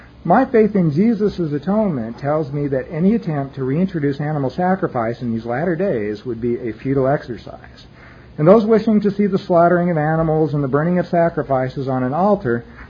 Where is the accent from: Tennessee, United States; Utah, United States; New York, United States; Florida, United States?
Utah, United States; When I was growing up in Utah, they closed the schools on the day deer hunting season opened.